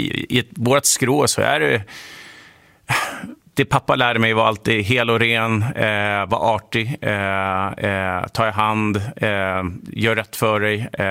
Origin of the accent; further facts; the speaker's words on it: Sundbyberg, Stockholm County, Sweden; Nej, men jag är uppväxt i Dubo, i ett litet samhälle utanför, i Sundbyberg.